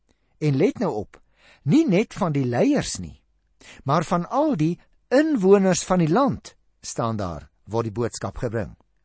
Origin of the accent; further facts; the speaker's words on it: Western Cape, South Africa; ek in die Boland groot geword het en daar kry mens mos nie regtig sprinkaanpla nie. Maar toe ek my eerste gemeente gekom het in Kroonstad, daar in Kroonenwil Noord